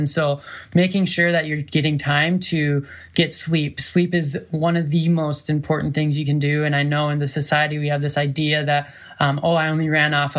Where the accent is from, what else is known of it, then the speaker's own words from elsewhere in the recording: Minnesota, United States; moved away as an adult; also born or lived in North Dakota / Colorado; Yep. I grew up in Minnesota, lived in Minnesota for about 21 years, did a little stint in North Dakota, but no one really cares about North Dakota too much. And then I took the trail and went to Colorado